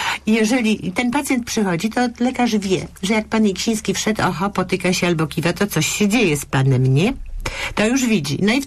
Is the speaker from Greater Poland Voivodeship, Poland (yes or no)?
yes; Poznań, Greater Poland Voivodeship, Poland; ja jestem poznanianką